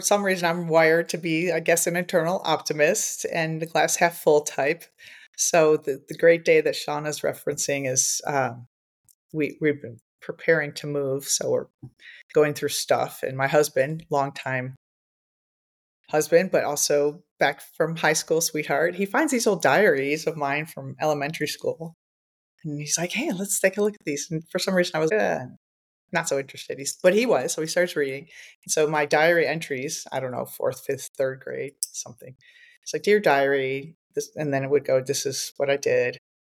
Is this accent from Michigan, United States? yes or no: yes; Michigan, United States; moved away as an adult; we're both from Michigan.